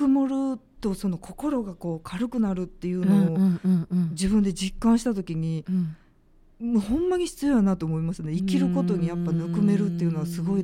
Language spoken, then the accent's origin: Japanese; Fukui, Japan; 抜く止めるは私の実家の福井では使うんですけど